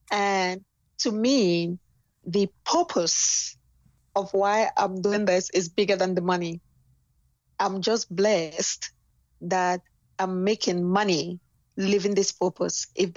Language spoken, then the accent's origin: English; Cameroon; now in United States; You know, and I'm from Cameroon. And we're looking at each other going, this America is something.